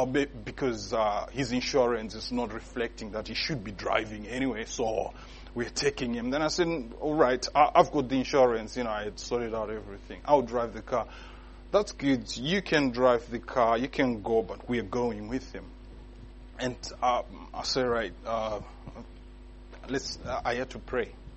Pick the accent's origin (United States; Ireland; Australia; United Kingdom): United Kingdom; Edinburgh, Scotland; I said, I'm from Edinburgh. I'm staying in Edinburgh.